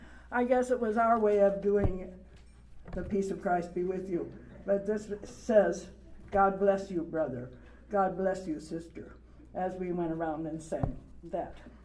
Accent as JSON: {"language": "English", "town": "Elkhart", "region": "Indiana", "country": "United States", "moved": "yes", "lives_now": "Puerto Rico", "said": "I am from Elkhart, Indiana, of parents and grandparents of Swiss and German descent."}